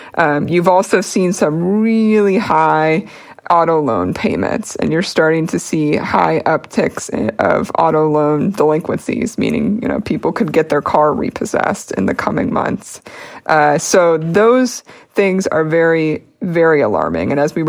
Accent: Harrisburg, Pennsylvania, United States; whether you own a very modest bungalow in my hometown in the Harrisburg, Pennsylvania area.

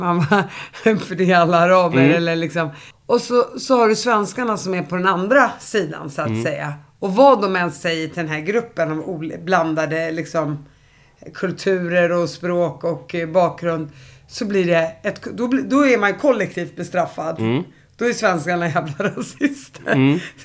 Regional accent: Stenhaga, Uppsala County, Sweden; Jag är från orten, jag är från Stenhaga

